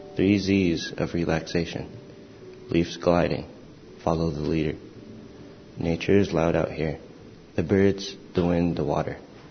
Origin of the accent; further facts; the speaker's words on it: Bethel, Alaska, United States; I'm from Bethel, Alaska